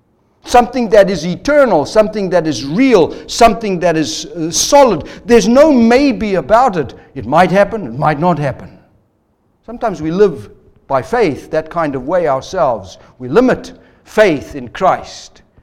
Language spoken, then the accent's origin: English; Zimbabwe; I remember in the country I grew up in Rhodesia back in the time, on the eastern side were some very high mountains